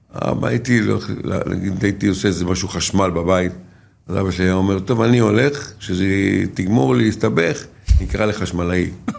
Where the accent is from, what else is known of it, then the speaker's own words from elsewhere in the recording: Ramat Gan, Tel Aviv District, Israel; גדלתי ברמת גן, תל גנים.